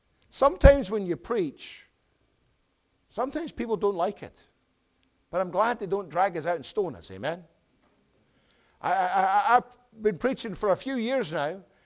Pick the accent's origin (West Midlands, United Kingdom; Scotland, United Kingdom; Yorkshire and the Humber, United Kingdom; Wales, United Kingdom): Scotland, United Kingdom; Edinburgh; So in my hometown of Edinburgh, there's an extinct volcano called Arthur's Seat.